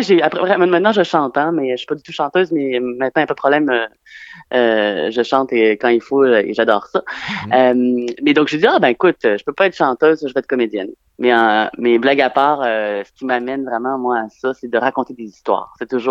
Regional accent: Lévis, Quebec, Canada; moved away as an adult; now in France; Alors moi, je viens de Québec, précisément de Lévis, une ville juste en face de la capitale.

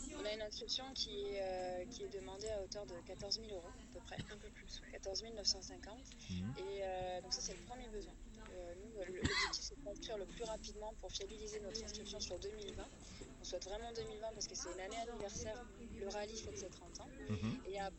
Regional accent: Brive-la-Gaillarde, Nouvelle-Aquitaine, France; nous on est de Brive-la-Gaillarde

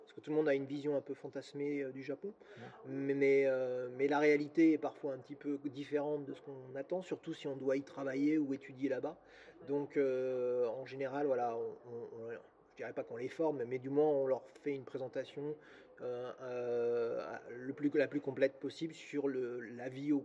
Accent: France; on est français, on ne va pas se priver

